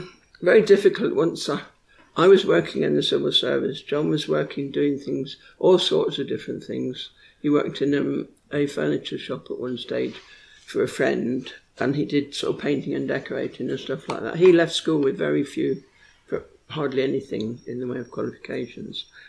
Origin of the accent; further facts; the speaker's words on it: Plymouth, South West England, United Kingdom; also born or lived in London; I was born in London and my mother came from Plymouth in Devon. So we lived in Plymouth initially. My father was in the Navy, so that's really why we were in Plymouth, because my mother's home was there.